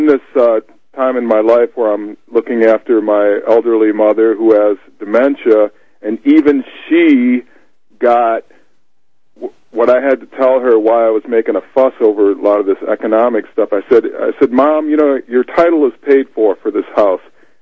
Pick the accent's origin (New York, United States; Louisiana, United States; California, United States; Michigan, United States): Michigan, United States; Tell her, hey, I'm the guy from Mid-Michigan that I've led praise and worship bands and that kind of stuff. I'm a musician here.